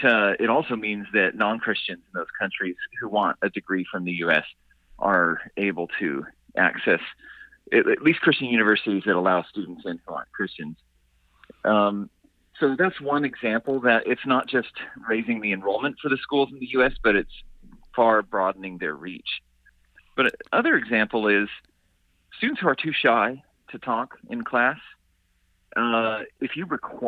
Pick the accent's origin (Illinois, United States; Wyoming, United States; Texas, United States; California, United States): California, United States; Okay, I'm a Southern Californian and grew up without the church